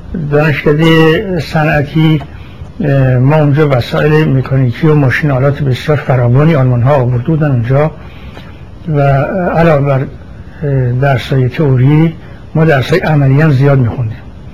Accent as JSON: {"language": "Persian", "town": "Tehran", "region": "Tehran Province", "country": "Iran", "tie": "born or raised there", "also_born_or_lived": "Kermanshah", "said": "من متولد 1300 هستم، 1300 خورشیدی. در کرمانشاه به دنیا آمدم از یک پدر و مادر همدانی و در تهران بزرگ شدم."}